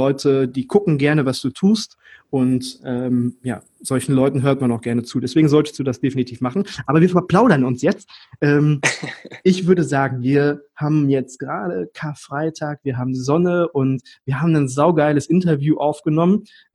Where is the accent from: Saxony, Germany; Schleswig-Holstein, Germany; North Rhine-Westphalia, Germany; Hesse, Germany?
Hesse, Germany; Aber ich komme aus Hessen